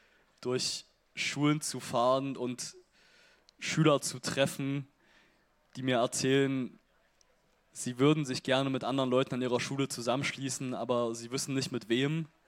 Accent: Zwickau, Saxony, Germany; oder meine stabilen antifaschistischen Friends in meinem Heimatort Zwickau angreifen wollen

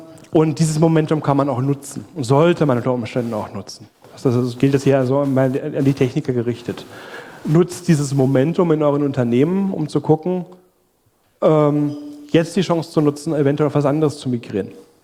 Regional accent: Germany; wir sind Deutsche, Europäer

